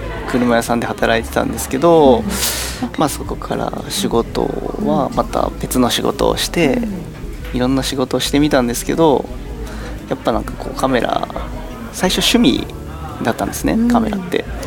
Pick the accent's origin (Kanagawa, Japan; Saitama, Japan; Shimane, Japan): Shimane, Japan; Gotsu; also born or lived in Yamaguchi; 出身は僕江津市なんですよね、